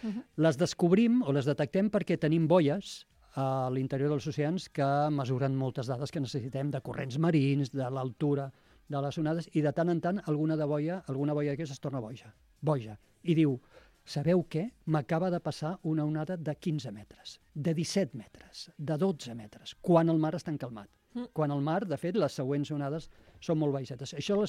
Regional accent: Tarragona, Catalonia, Spain; Jo soc de Tarragona, jo soc d'entorn marí.

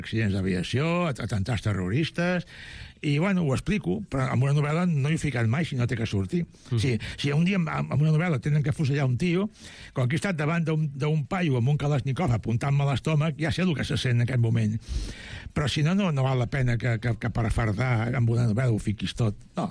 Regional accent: Catalonia, Spain; soc català i espanyol i vinc aquí

